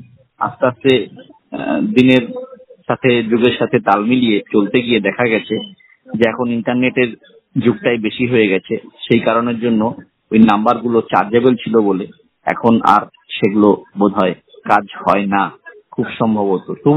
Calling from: West Bengal, India; আমি পশ্চিমবঙ্গের অন্তর্গত উত্তর চব্বিশ পরগনা জেলা থেকে

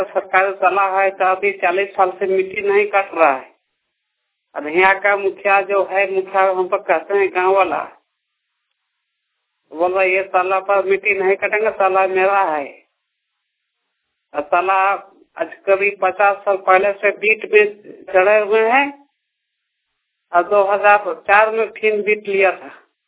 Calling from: Dhanbad, Jharkhand, India; अथर्व पंचायत रफड़ा प्रखंड धनबाद मैं बोल रहा हूँ।

